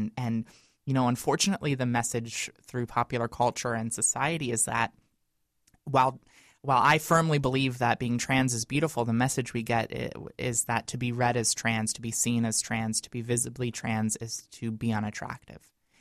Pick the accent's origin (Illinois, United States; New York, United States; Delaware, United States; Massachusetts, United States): Delaware, United States; as the response was from my own community and family and friends here in Delaware, I also knew that my home state, like a majority of states still to this day